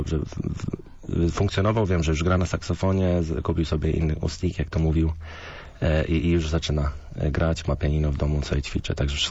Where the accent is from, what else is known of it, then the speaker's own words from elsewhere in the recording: Szczecin, West Pomeranian Voivodeship, Poland; now in New Zealand; ale wcześniej urodziłem się w Polsce, w Szczecinie i tak zacząłem tutaj już grać